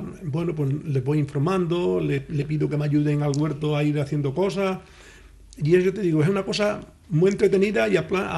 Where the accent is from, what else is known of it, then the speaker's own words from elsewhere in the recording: Andalusia, Spain; Yo siempre he tenido una misión, tirar para mi tierra, porque me gusta, porque yo soy andaluz y he vivido a veces emigrado.